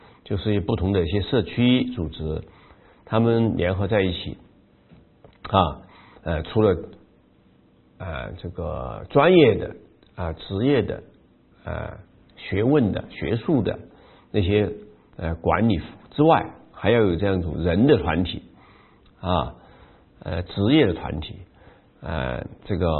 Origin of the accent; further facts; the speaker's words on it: China; 就是我们中国人不是很了解的很生疏的